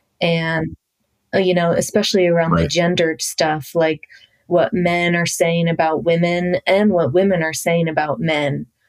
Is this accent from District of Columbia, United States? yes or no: yes; Washington, District of Columbia, United States; And I grew up in Washington, D.C., which is, you know, the hub of the government.